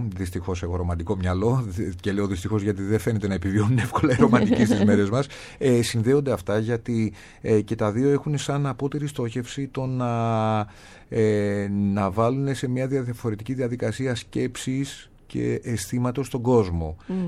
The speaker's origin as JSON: {"language": "Greek", "town": "Patras", "region": "Western Greece", "country": "Greece", "said": "τις παραστάσεις που παίζω εδώ πέρα και στην Πάτρα, γιατί μου αρέσει πολύ να παίζω στην πόλη μου"}